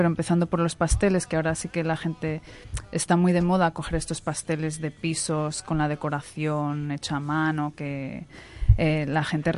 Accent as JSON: {"language": "Spanish", "country": "United States", "said": "como los americanos somos muy de superarnos los unos a los otros"}